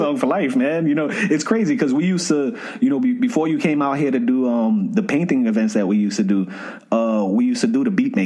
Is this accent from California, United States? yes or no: no; Bronx, New York, United States; Yeah, and dogs, we come from the Bronx, man. Like, we our childhood season ends at like 10, bro.